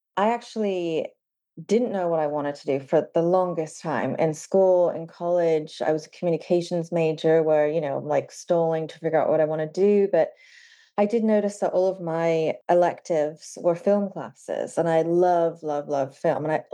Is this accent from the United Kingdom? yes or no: yes; England, United Kingdom; I grew up in England and it wasn't really something to perceive or aspire to be, or at least where I'm from